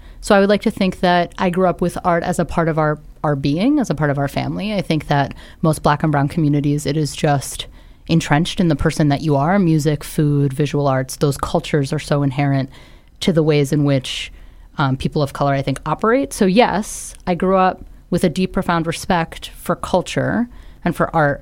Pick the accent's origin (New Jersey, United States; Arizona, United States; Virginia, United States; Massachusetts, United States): New Jersey, United States; also born or lived in Brooklyn, New York; New Jersey, but also Brooklyn, New York. My parents did this thing where they, like, flip-flopped between, we need to be in the city.